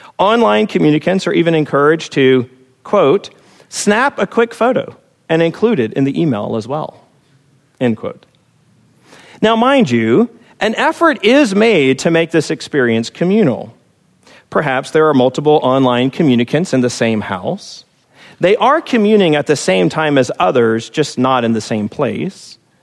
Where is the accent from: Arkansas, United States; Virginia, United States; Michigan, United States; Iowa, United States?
Virginia, United States; My experience of this in churches while growing up in Virginia shared similar characteristics.